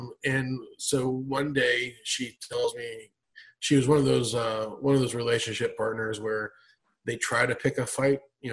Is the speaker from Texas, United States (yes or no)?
no; Anchorage, Alaska, United States; I grew up in Anchorage, Alaska, and it was December 14th, 1989, and really cold.